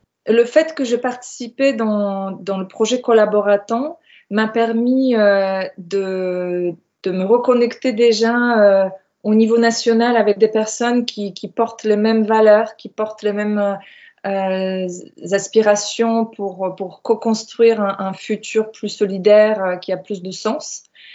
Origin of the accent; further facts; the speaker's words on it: Poland; now in France; Je vis en Finistère, en Bretagne. Je suis polonaise d'origine.